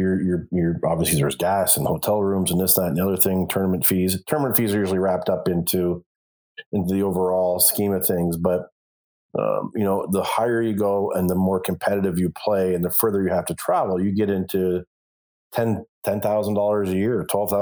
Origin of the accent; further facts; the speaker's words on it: Toronto, Ontario, Canada; I had some advantages too growing up in Toronto